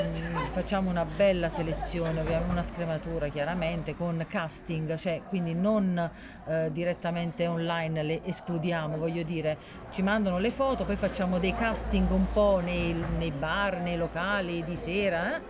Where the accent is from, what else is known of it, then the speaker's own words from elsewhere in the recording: United States; io personalmente sono anche americana